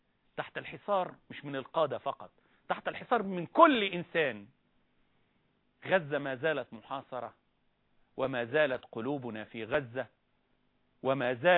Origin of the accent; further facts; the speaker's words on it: Egypt; أناديك وأناشدك وأنا مصري فقير مسكين